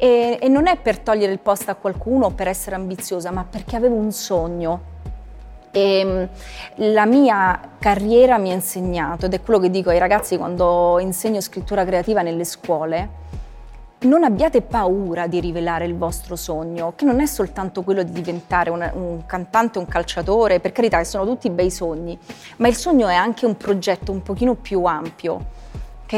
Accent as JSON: {"language": "Italian", "region": "Basilicata", "country": "Italy", "moved": "yes", "said": "Io sono arrivata dalla provincia e quando sono arrivata a Roma ero, cioè mi dicevano di dove sei? Io dicevo sono lucana, bella Lucca. Dovevo spiegare dove fosse ubicata la Basilicata"}